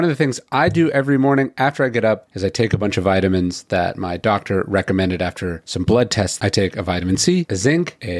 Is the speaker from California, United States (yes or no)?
yes; Sacramento, California, United States; We grew up in Sacramento, which is a government town.